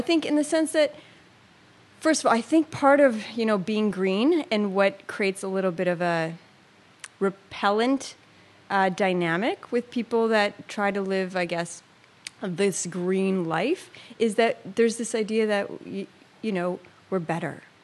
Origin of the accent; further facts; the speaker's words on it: Etobicoke, Ontario, Canada; And so I grew up in Etobicoke, and now I live in the Junction area in, I guess, the north part of this riding.